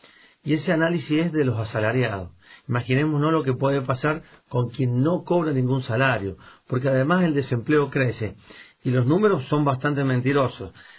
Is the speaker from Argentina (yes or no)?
yes; San Juan, Argentina; yo provengo del interior, yo soy de San Juan, pero no de la capital de San Juan, soy del interior de la provincia de San Juan